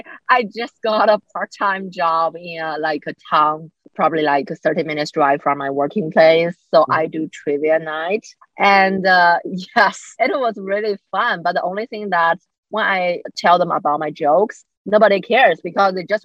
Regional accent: China; I think I grew up in China, and so I was, you know, growing up with this Confucius mentality

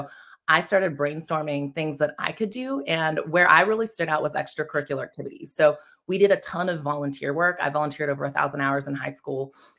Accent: Indiana, United States; now in Franklin, United States; I am from Nashville, Tennessee, actually a suburb just south, Franklin, Tennessee, originally from Indiana, and my mom is originally from Venezuela.

